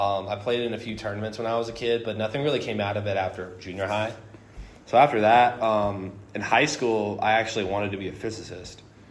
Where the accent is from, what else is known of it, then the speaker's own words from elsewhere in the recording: Katy, Texas, United States; also born or lived in Houston; I am born and raised in Houston, Texas, raised in Katy, Texas. I grew up in Katy